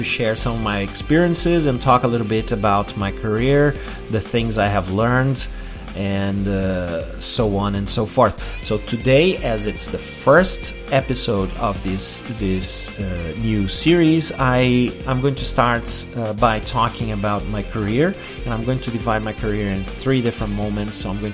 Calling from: Porto Alegre, Rio Grande do Sul, Brazil; English is a second language

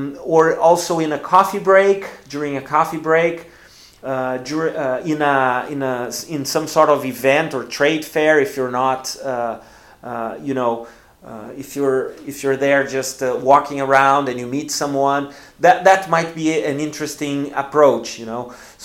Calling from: Porto Alegre, Rio Grande do Sul, Brazil; English is a second language

